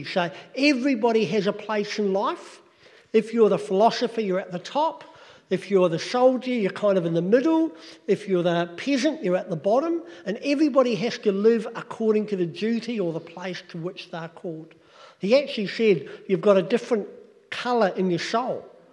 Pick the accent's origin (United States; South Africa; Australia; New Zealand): New Zealand; moved away; I grew up in New Zealand, and we drive in a slightly different way to you over here.